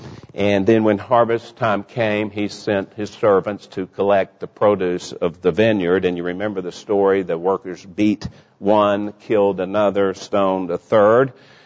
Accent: Dallas, Texas, United States; born there; I was born in Dallas. I was born in the Florence Nightingale wing of Baylor Hospital in Dallas, Texas.

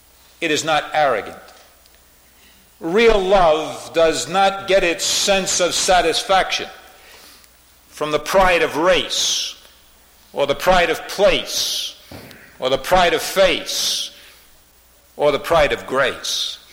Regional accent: New York City, New York, United States; I grew up in Harlem, in New York City, in an area of Harlem called Mousetown.

